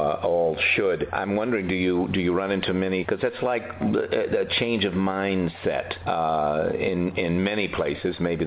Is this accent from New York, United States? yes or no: yes; New York, United States; like I'm from New York, that was always easy